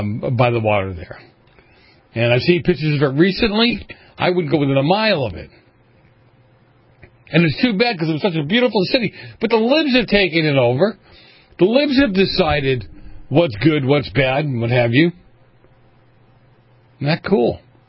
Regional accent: Boston, Massachusetts, United States; I was up there with my dad, and I grew up in Boston.

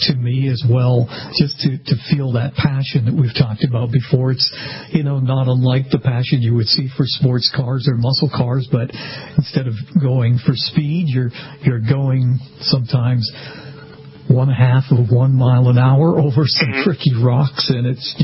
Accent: Massachusetts, United States; And I myself, growing up in Massachusetts, was never really exposed to off-roading till I started traveling as an automotive journalist

